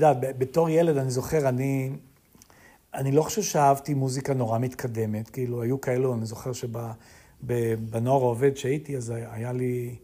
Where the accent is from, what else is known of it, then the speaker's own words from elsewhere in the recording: Holon, Tel Aviv District, Israel; כן ולא. גדלתי בחולון.